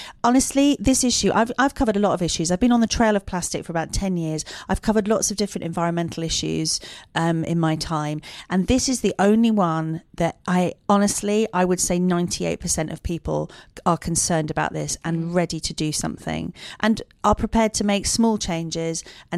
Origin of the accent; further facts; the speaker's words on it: Dublin, Leinster, Ireland; during the 1980s, I grew up in South County Dublin, where the wind and the rain and the humidity conspired to turn my hair